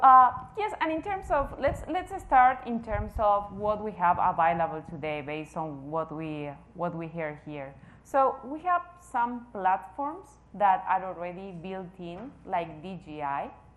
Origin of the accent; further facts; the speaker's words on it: Argentina; now in Japan; I work in Japan, in Microsoft Japan currently. I'm originally from Argentina, and I've been in Microsoft headquarters during the previous years as well.